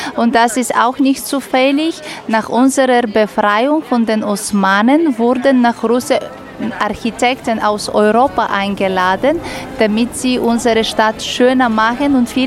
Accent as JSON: {"language": "German", "town": "Ruse", "region": "Ruse Province", "country": "Bulgaria", "tie": "born or raised there", "said": "bin in Russe geboren und aufgewachsen. Ich bin 47 Jahre alt"}